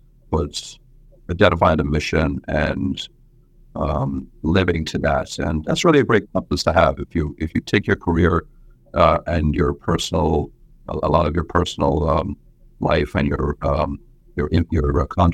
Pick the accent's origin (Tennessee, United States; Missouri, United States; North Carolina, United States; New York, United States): New York, United States; Brooklyn; accent: a little bit of a brogue, a little bit of Brooklyn; also born or lived in Ireland; I was born in Ireland, but I grew up in Brooklyn. If it sounds a little bit, if my accent is a little bit of a brogue, a little bit of Brooklyn, but I was born on a farm, a dairy farm